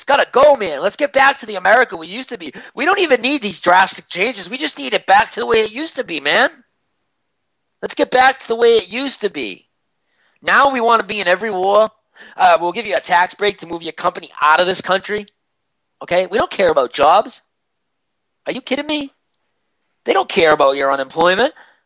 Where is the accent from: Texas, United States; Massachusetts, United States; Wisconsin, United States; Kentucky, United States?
Massachusetts, United States; Boston; No, I'm from Boston, buddy, not New York.